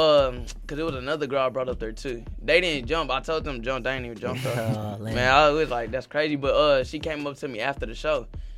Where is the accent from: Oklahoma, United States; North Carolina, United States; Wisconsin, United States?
Oklahoma, United States; I guess everybody already just started, like, messing with me, because I'm from Oklahoma.